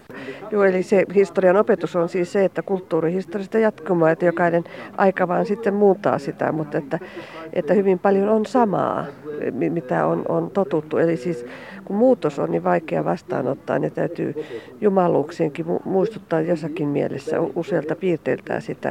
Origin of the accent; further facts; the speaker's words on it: Rome, Lazio, Italy; Semmoinen sama asia on kotikaupungissani Roomassa